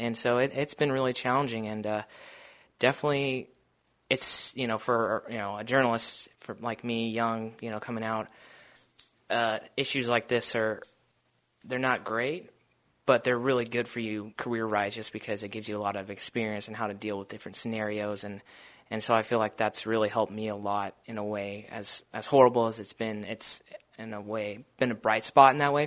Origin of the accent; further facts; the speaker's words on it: Stanwood, Washington, United States; Yeah, so I'm from Stanwood, Washington. It's about the same population, I'd say, as Sandpoint.